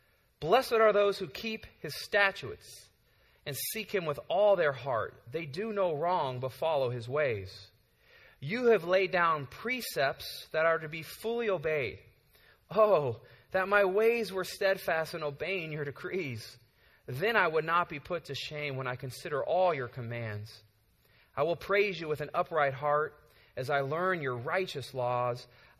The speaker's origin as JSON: {"language": "English", "region": "California", "country": "United States", "tie": "born or raised there", "said": "I grew up in the Bay Area my whole life, never been to Big Sur."}